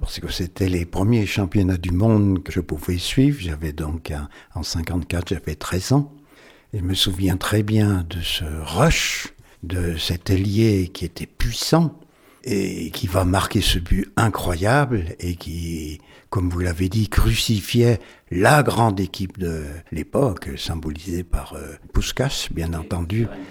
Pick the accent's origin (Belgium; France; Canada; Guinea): France; Auvergne-Rhône-Alpes; comme je suis originaire de la Maurienne